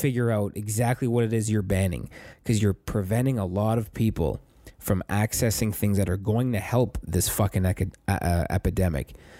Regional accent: Sault Ste. Marie, Ontario, Canada; we are in the middle of the worst fucking heroin epidemic in Northern Ontario history up in my hometown.

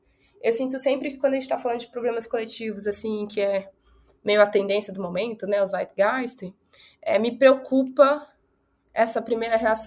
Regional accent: Minas Gerais, Brazil; eu como mineiro, eu falo sempre que é do lado da montanha, né, que você tá

